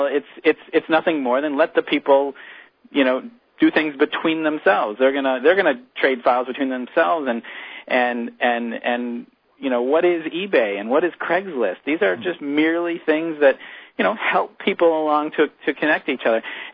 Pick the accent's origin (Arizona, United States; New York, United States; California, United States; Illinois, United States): Illinois, United States; I grew up in Illinois and went to the University of Iowa